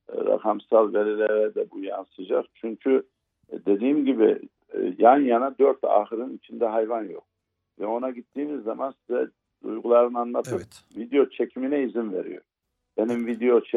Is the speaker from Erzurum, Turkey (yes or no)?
yes; Erzurum, Turkey; ben memleketimde sormuyorum ki gideyim Erzurum'da sorayım.